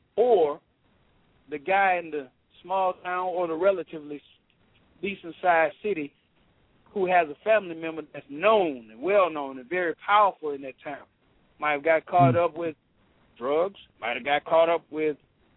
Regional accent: New Orleans, Louisiana, United States; I'm from New Orleans

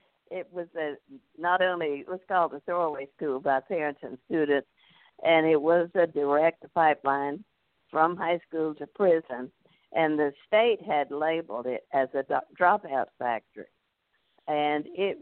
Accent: Louisiana, United States; born there; Well, my background was I was born in North Louisiana during the Jim Crow era, and also it was during the Great Depression, so we were very poor.

